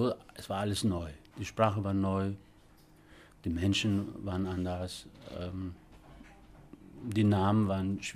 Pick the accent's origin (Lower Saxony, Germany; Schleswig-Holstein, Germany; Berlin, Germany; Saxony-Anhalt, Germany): Lower Saxony, Germany; Osnabrück; Ja, ich fühle mich Schinkel. Ich bin in Schinkel mehr und weniger groß geworden.